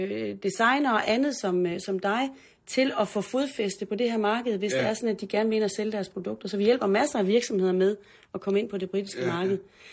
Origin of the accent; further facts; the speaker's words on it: North Denmark Region, Denmark; når jeg sådan tænker tilbage på min opvækst i Nordjylland